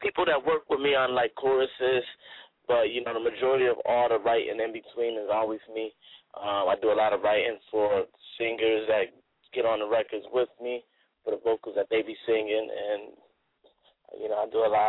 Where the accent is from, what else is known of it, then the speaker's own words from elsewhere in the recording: Connecticut, United States; So I'm from Connecticut. He took me from CT out to NY, and we started recording out there.